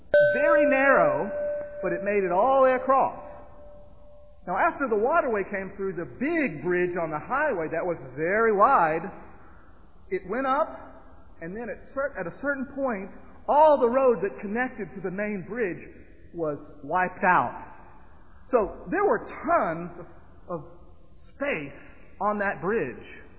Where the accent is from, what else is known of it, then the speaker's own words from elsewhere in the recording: Mississippi, United States; I grew up down in Mississippi, down in Monroe County, Mississippi, where the Tom Bigby River is.